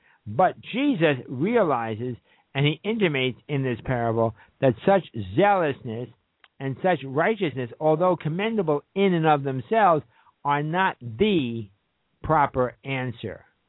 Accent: New York City, New York, United States; growing up in New York City, that's where I was born and raised, in the Kingsbridge section, Fordham Avenue, all that kind of business. Actually, Marble Hill is my neighborhood area.

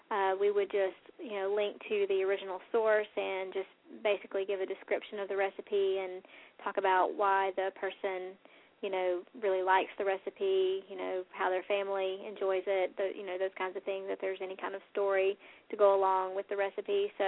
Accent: North Carolina, United States; moved away; We're both from the South. We're both originally from North Carolina, but we've been in South Carolina since 2011

